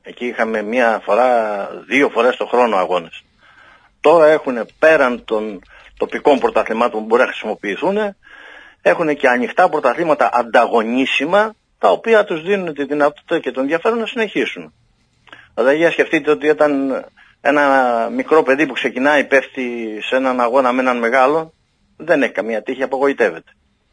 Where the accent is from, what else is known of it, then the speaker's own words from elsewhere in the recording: Patras, Western Greece, Greece; εγώ είμαι από την Πάτρα